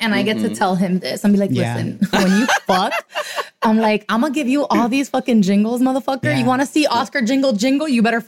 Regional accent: Miami, Florida, United States; I'm from Miami. Hello.

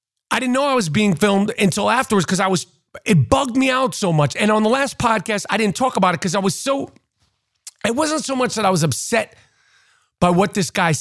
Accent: New York City, New York, United States; Growing up in New York City, 70s, 80s, and 90s, I was lucky.

